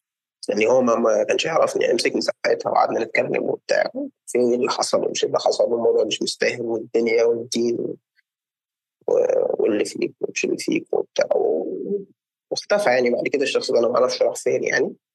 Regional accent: Egypt; عندنا في مصر

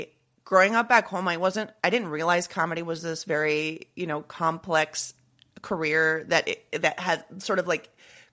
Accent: Leamington Spa, West Midlands, United Kingdom; born there; I look like an Irish barmaid and I was born in Royal Leamington Spa.

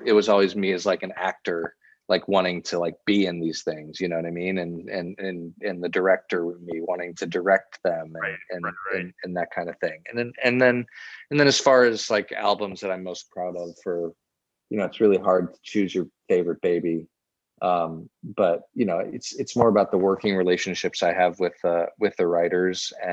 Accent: St. Louis, Missouri, United States; and, you know, I grew up in St. Louis

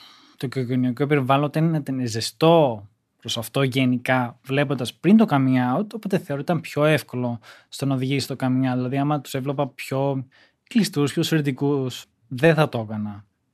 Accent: Kalamaria, Central Macedonia, Greece; also born or lived in Kefalonia; Είμαι από Θεσσαλονίκη, Καλαμαριά. Μεγαλούπολη σχετικά, οπότε μέχρι πρόσφατα βέβαια ζούσα στην Κεφαλονιά που σπούδαζα

